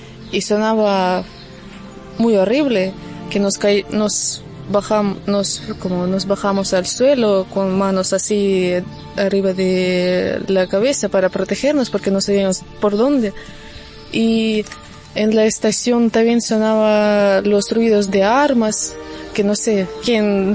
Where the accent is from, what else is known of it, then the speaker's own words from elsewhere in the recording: Berdyansk, Zaporizhzhia Oblast, Ukraine; Spanish is a second language; moved away as an adult; also born or lived in Kyiv; Soy de Ucrania, de una ciudad chiquitita que está al lado de Mariupol, de Donbass, que está al lado de Rusia, de Berdyansk. Ahí viví unos 8 años, pero justo antes de la guerra, no sé, unos 4 meses, nos mudamos a Kiev, a capital de Ucrania.